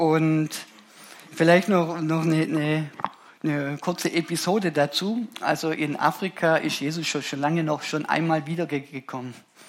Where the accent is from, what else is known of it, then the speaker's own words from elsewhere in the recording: Germany; Deutschland war für mich immer so wie ein Gefängnis früher, wo ich aufgewachsen bin.